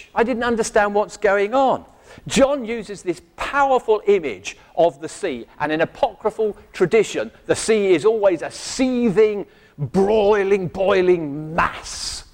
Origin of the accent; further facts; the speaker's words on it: Dover, South East England, United Kingdom; I grew up, I was born in Dover. I loved the sea. My ancestors were lighthouse keepers.